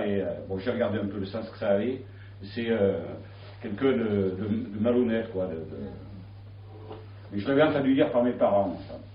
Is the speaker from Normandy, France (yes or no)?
no; Bordeaux, Nouvelle-Aquitaine, France; Ah, moi je suis de Bordeaux, et pas de mes mains près Bordeaux.